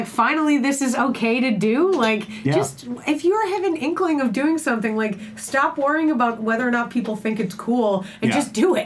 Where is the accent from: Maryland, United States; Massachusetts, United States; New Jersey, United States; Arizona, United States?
Massachusetts, United States; Boston; I'm from Boston. Like when you're from the Northeast, it's kind of, no, I mean, I'm sure I was aware of the city, but it's just, it never occurred to me to go there.